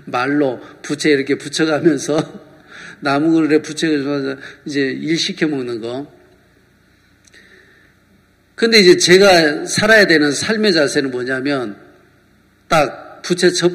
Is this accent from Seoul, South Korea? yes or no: no; Namwon, North Jeolla, South Korea; 남원 제 고향이 남원인데요. 남원은 양반 동네라고.